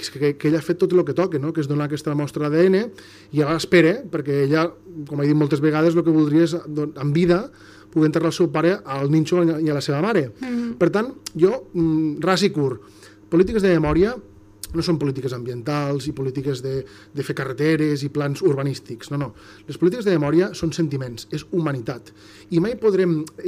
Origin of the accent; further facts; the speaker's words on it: Catalonia, Spain; parlem clar perquè som de l'Ebre i aquí tenim tot el merder